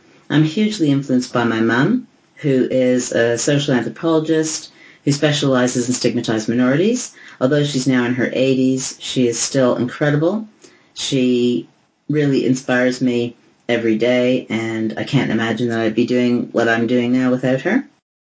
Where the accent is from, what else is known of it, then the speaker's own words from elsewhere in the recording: Toronto, Ontario, Canada; now in London, United Kingdom; I live in London, England, with my beautiful husband and son, but I'm originally from Toronto.